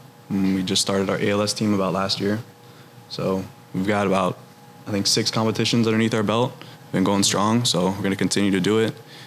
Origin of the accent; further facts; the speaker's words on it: Florida, United States; So, born and raised in Broward County. Graduated from South Plantation High School in 2017.